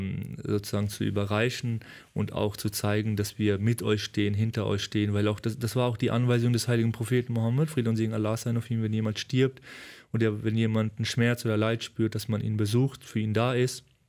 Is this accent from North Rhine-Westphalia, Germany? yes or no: yes; Cologne, North Rhine-Westphalia, Germany; dass man als Kölner das auch schreibt